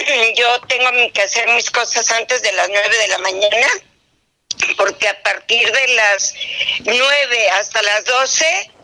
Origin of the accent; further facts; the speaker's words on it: Gustavo A. Madero, Mexico City, Mexico; Y yo soy de la Gustavo Amadero.